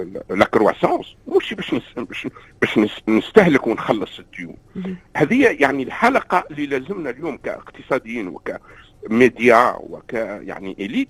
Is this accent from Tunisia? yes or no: yes; Tunisia; now in Canada; كتونسي كرجل اقتصاد ندرس في تقييم السياسات في كندا